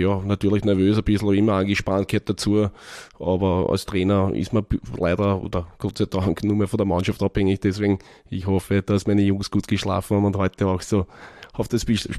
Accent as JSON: {"language": "German", "region": "Vienna", "country": "Austria", "tie": "born or raised there"}